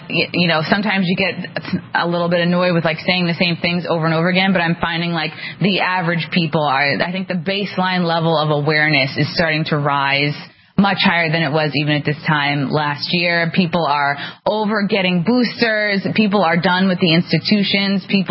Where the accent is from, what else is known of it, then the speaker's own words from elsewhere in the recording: New York, United States; So that's encouraging, especially as a New Yorker.